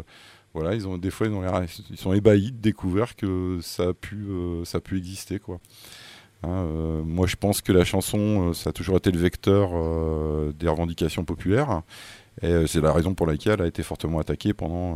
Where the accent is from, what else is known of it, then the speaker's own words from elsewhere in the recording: La Rochelle, Nouvelle-Aquitaine, France; born there; also born or lived in Nord-Pas-de-Calais; Nous, on vient du Nord-Pas-de-Calais, mais moi, je suis né dans une ZUP à La Rochelle.